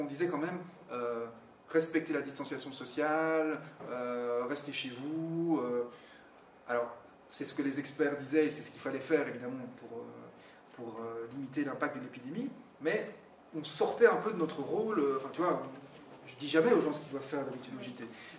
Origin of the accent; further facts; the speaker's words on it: Charleroi, Wallonia, Belgium; on vient tous les deux de Charleroi. On a grandi dans la même rue, en fait.